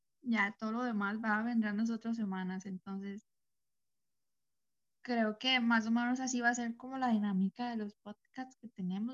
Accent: Costa Rica; yo soy de Costa Rica. Creo que soy la única de toda la página que es de Costa Rica.

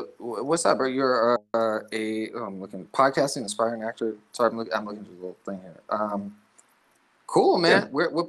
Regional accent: Berkeley, California, United States; I'm from Berkeley, bro. I'm Berkeley.

